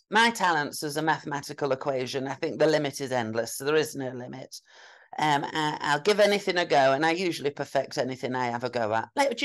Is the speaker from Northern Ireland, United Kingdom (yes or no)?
no; Yorkshire and the Humber, United Kingdom; And that breaks my heart as a Yorkshire woman.